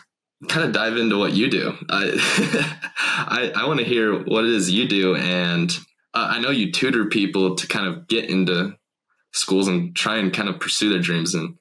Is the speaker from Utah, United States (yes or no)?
yes; Salt Lake City, Utah, United States; Yeah, we grew up in the Salt Lake area.